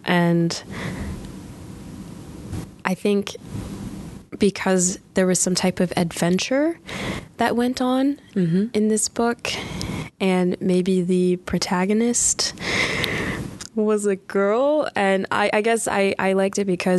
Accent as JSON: {"language": "English", "country": "United States", "said": "okay, so being an American, that means something outside of the U.S."}